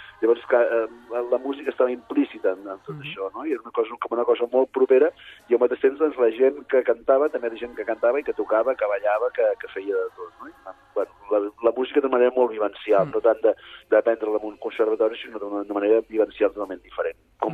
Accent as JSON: {"language": "Catalan", "town": "Manresa", "region": "Catalonia", "country": "Spain", "said": "soc de Manresa, soc blanc, no soc negre, no soc massa religiós"}